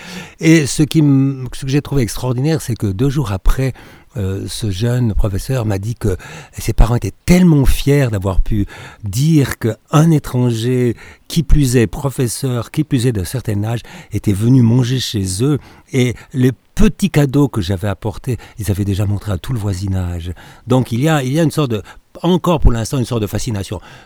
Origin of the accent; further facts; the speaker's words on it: Switzerland; je suis suisse, et qui plus est lorsque je parle chinois